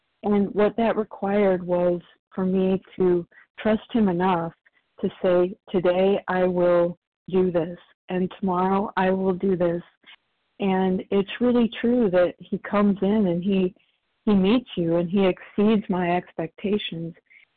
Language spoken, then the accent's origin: English; Indiana, United States; Thanks, Tina. … from Indiana.